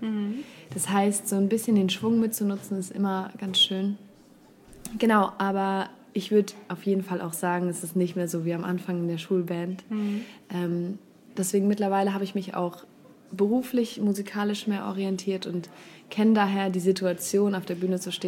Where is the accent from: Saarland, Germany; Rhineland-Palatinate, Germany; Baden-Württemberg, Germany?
Rhineland-Palatinate, Germany; Nastätten; Adrian kommt aus der Limburger Gegend und wir sind aus Nastetten.